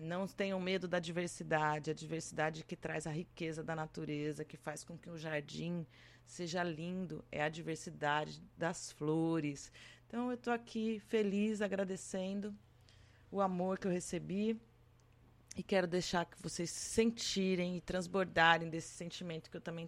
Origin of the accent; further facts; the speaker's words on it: São Carlos, São Paulo, Brazil; em São Carlos, minha terra natal.